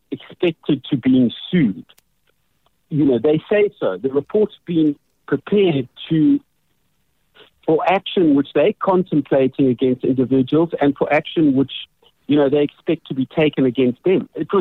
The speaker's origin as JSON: {"language": "English", "region": "KwaZulu-Natal", "country": "South Africa", "said": "I come from Natal"}